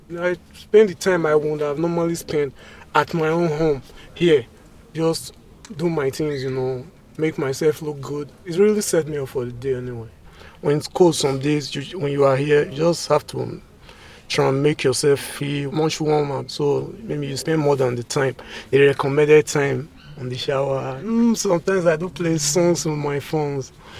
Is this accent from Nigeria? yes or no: yes; Nigeria; moved away as an adult; also born or lived in Italy; now in New York, United States; from Nigeria, and I'm 27 years old. So I've been in New York for 2 months plus.